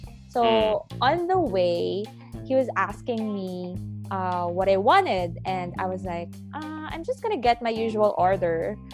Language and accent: English; Philippines; Yes, and there's a lot of things that are so much different from where we come from the Philippines, for example.